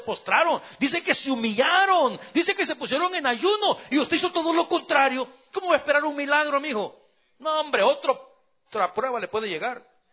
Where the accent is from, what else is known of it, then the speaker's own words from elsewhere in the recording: El Salvador; Y yo pensé que solamente en mi país, en El Salvador, hacían eso, ¿verdad?